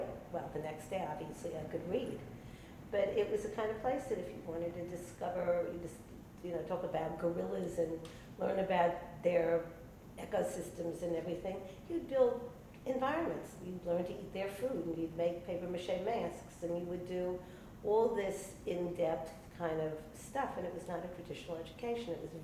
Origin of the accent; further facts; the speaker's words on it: New York City, New York, United States; also born or lived in Brooklyn; I was born in New York, in Brooklyn, in 1944.